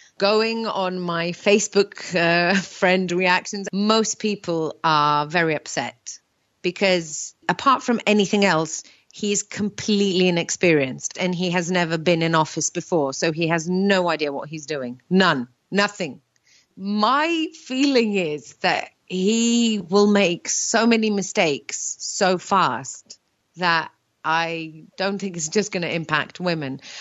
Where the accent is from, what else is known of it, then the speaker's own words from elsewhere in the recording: Greece; I'm a comedian and I'm from Greece.